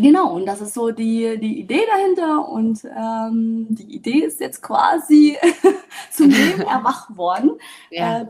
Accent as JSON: {"language": "German", "town": "Cottbus", "region": "Brandenburg", "country": "Germany", "tie": "born or raised there", "also_born_or_lived": "Dresden", "said": "ich bin in Cottbus dann quasi aufgewachsen mit meinen Eltern und dann bin Richtung Dresden, ne, um zu studieren."}